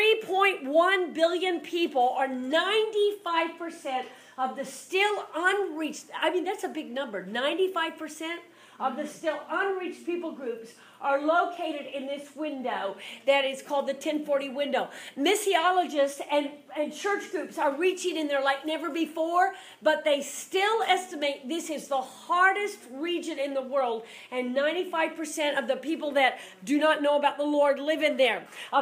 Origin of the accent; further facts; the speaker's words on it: Kansas City, Missouri, United States; I grew up in Kansas City, Missouri, but I love to tell people all the time it's not true, but I like to say it anyway.